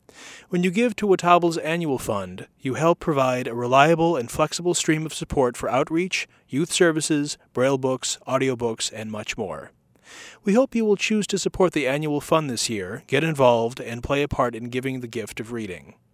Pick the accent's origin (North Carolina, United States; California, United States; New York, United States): California, United States; Los Angeles; I was born and raised in Los Angeles. I began my college studies in St. Louis